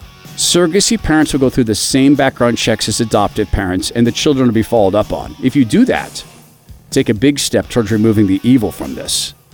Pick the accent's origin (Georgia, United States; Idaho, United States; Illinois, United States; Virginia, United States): Idaho, United States; Even in my home state of Idaho, thought of as very conservative.